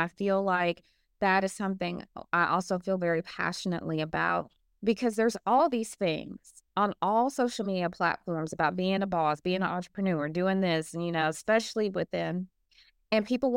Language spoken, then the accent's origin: English; Alabama, United States; look, we're from Alabama here, and I don't know about anywhere else, but word of mouth is still king where I'm from.